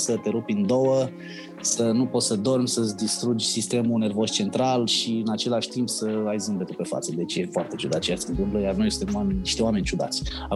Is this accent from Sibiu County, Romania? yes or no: no; Izvin, Timiș County, Romania; De acolo de unde sunt eu, din Izvin, că eu sunt din Izvin, din Timișoara, un satuleț lângă Izvin